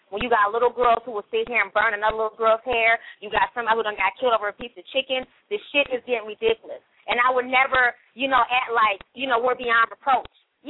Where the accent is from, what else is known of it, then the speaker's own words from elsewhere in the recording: Florida, United States; yeah, I'm from Florida, but I'm not ratchet. you know, I'm from Florida.